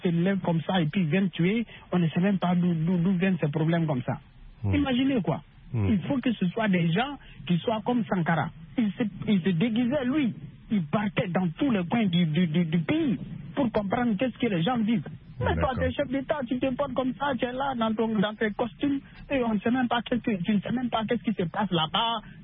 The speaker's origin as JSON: {"language": "French", "country": "Burkina Faso", "said": "C'est chez moi, je suis burkinabé."}